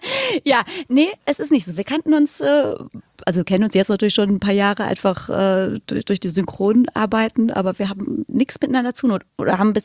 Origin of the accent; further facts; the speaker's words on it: Lünen, North Rhine-Westphalia, Germany; now in Cologne, Germany; Ich komme aus Lünen, das ist bei Dortmund, Kreis Unna. Jetzt auch nicht so ein Riesenkulturschock nach Köln zu ziehen, aber es ist schon was anderes tatsächlich.